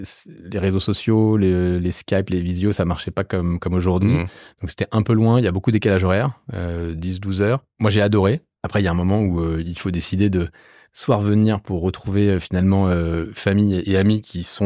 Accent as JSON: {"language": "French", "town": "Boulogne", "country": "France", "tie": "born or raised there", "said": "si tu me demandes d'où je viens, je te dirais je suis breton, mais j'ai grandi à Boulogne."}